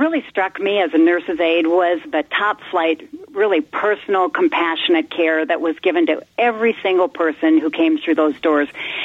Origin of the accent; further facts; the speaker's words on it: Devils Lake, North Dakota, United States; It started in my hometown in Devil's Lake. When I was in high school, I worked as a nurse's aide at our local hospital.